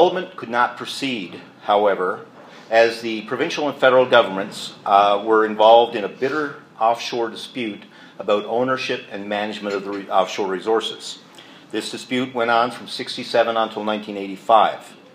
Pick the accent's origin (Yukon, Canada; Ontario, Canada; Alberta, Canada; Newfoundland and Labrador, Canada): Newfoundland and Labrador, Canada; I am a Newfoundlander. If you can't understand me, I apologize.